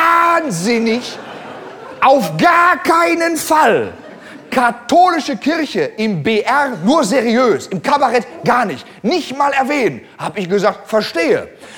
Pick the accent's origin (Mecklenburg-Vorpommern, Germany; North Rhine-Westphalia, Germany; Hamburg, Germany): North Rhine-Westphalia, Germany; Gelsenkirchen; Hör mal, ich kenne dies Wort nicht, ich komme aus Gelsenkirchen.